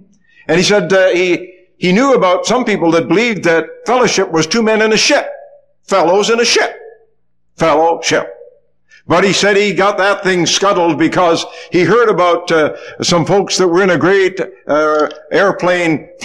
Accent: Buffalo, New York, United States; also born or lived in Canada; I was born in Canada and raised in Buffalo

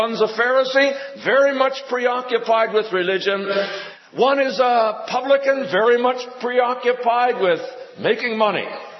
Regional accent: Moncton, New Brunswick, Canada; My early impressions of God and of things related to God were formulated in the Maritime provinces, born and raised in Moncton, New Brunswick.

